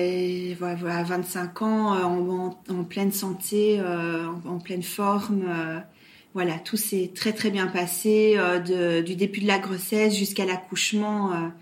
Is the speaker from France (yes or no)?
no; Brussels, Brussels-Capital Region, Belgium; now in Belgian Ardennes, Belgium; À l'origine, je suis bruxelloise. Et ça fait quand même pas mal d'années que j'habite maintenant dans les Ardennes belges. D'où mon accent.